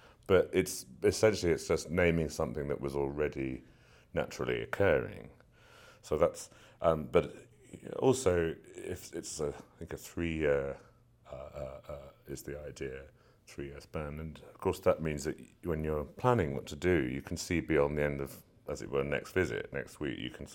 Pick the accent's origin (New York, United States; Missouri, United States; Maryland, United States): New York, United States; accent: English; I'm from New York. It kept coming from New York and then straight to Tanglewood, and so I remember thinking, you know, as an English person, might, this is so huge, you know.